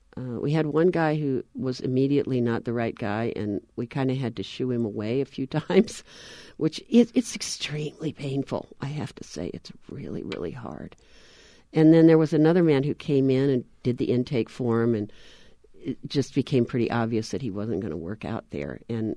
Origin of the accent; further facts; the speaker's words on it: Nebraska, United States; I was raised in Nebraska as a family of 10 kids. I was the oldest girl.